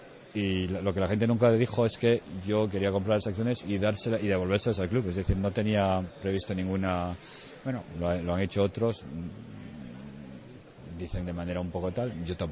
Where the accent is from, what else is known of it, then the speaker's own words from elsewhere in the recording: Spain; lo espero como español, digamos, y viendo esto de fuera